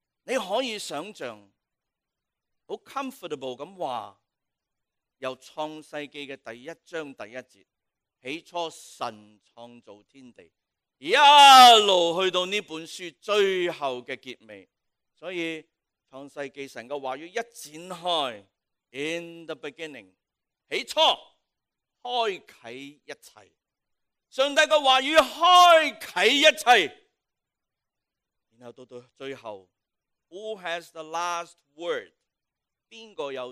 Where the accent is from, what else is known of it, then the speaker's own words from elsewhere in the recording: Guangdong, China; accent: Cantonese; 我们广东话嘛，真不真啊？